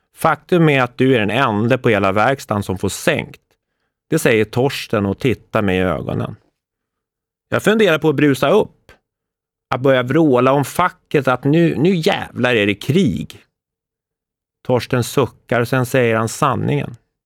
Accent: Jakobsberg, Stockholm County, Sweden; Mitt värsta minne från min uppväxt i Jakobsberg

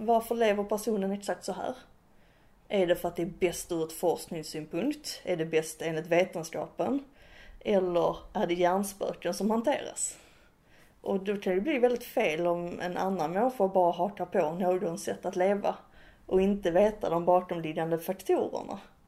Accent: Skåne, Sweden; accent: Skåne; Definitivt inte om jag gör det på min skånska.

